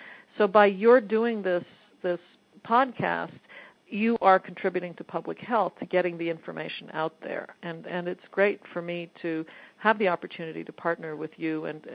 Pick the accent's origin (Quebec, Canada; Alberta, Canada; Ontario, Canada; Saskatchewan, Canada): Quebec, Canada; Montreal; I was born and raised in Montreal, and I went to medical school at McGill University